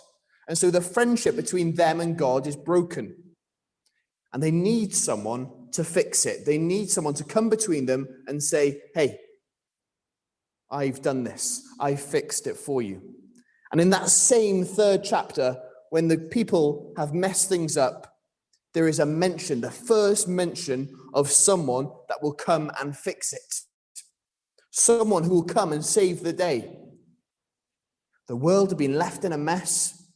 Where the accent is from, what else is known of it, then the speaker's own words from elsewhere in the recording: London, United Kingdom; when I grew up in London